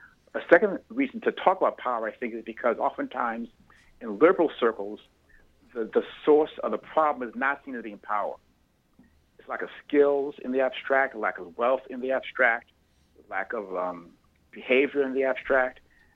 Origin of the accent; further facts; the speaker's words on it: Chicago, Illinois, United States; Okay, so I'm black, I'm old, I'm male, I'm straight, I'm from Chicago, left-handed.